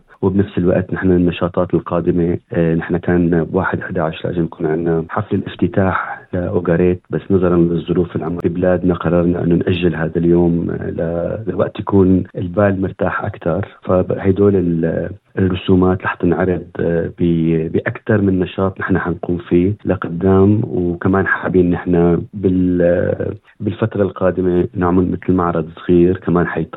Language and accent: Arabic; Syria; now in Australia; أو أي شيء نقدر كسوريين نقدر نساعد ونساهم